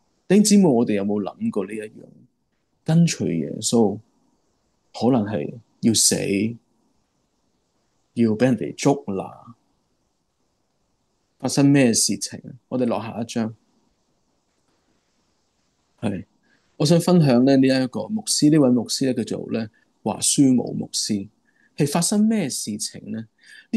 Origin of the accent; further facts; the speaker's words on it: China; 如果我哋中国人话斋，佢真系孭住个棺材去开布道会